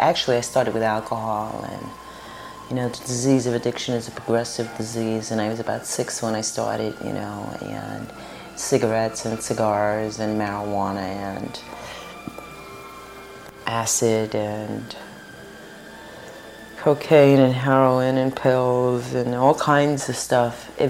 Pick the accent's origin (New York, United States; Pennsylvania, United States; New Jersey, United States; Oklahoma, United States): New York, United States; Brooklyn; I grew up in Williamsburg in Brooklyn, on the South Side, and it was a pretty mixed neighborhood, and Jewish and white people, Irish people, and Puerto Ricans and Black people